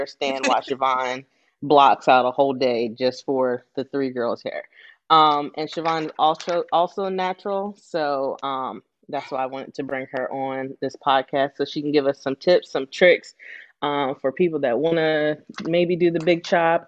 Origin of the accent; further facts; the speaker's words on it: Maryland, United States; As you know, I'm also from Maryland.